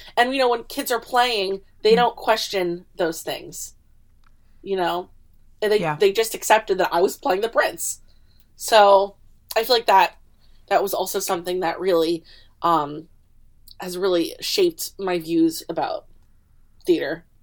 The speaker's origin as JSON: {"language": "English", "region": "New Jersey", "country": "United States", "tie": "born or raised there", "said": "because, you know, I grew up in Jersey."}